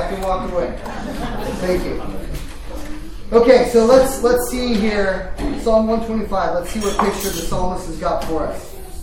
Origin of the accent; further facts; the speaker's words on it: Quincy, United States; I did not grow up in this area. I grew up over in Quincy, but all six of the family members in my family have been campers here.